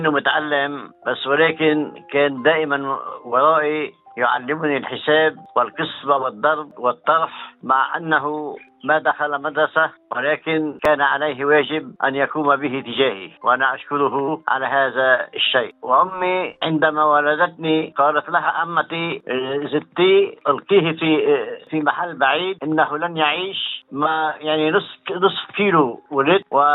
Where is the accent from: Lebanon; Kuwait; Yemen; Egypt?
Lebanon; Bilqay, Akkar; بلدة بلقاي العكار لبنان، ونلت من هذه المدرسة نلت الشهادة الأولى، ومن بعدها ذهبت إلى بلدي بعيدة عن بلدتي شي ساعة ونص مشيا على الأقدام